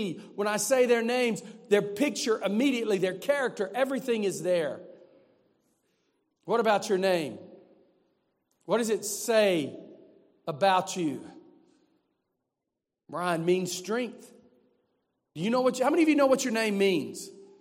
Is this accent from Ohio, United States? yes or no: no; Texas, United States; I'm from East Texas, not real smart people.